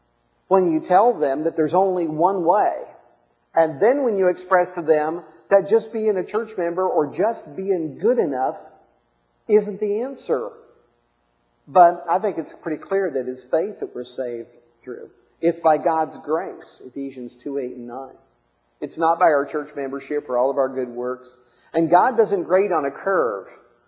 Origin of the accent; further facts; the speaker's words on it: Parkersburg, West Virginia, United States; back there in my hometown of Parkersburg, West Virginia.